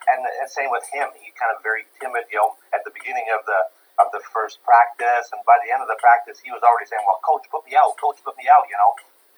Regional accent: Canada; We're Canadian. They want to play hockey.

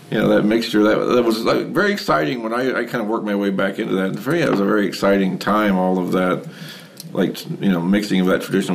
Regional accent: Oklahoma, United States; my teacher was Alan Mundy from the … when I was growing up in Oklahoma.

